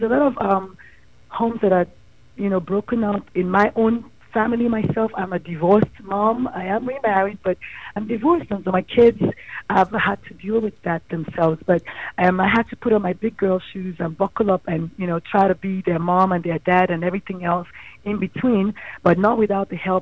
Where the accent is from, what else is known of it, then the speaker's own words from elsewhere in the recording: Nigeria; I'm Nigerian